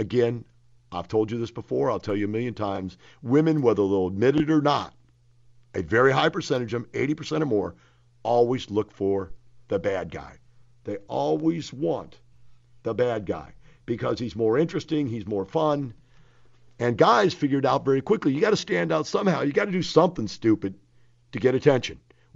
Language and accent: English; Texas, United States; You know, I'm a Texan, man. I get this.